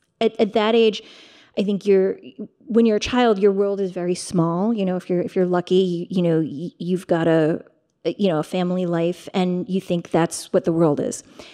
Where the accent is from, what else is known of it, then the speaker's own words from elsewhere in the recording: Midwest, United States; also born or lived in Pittsburgh; I was born in Pittsburgh, grew up in the Midwest, but I think to a lot of people, when they look at me, they do not see an American